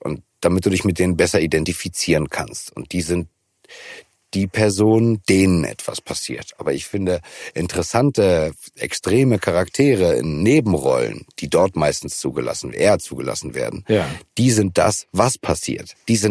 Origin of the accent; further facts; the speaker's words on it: Hamburg, Germany; also ich bin ein Hamburger, wir sind links